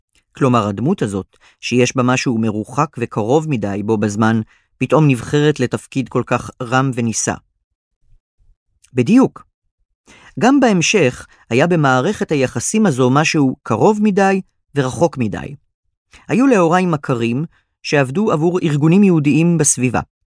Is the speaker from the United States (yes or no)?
yes; Atlantic City, New Jersey, United States; גדלתי באטלנטיק סיטי, ניו ג'רזי. רוב השנה הבתים סביבנו עמדו ריקים, ובקיץ הם היו מתמלאים ביהודי פילדלפיה העשירים.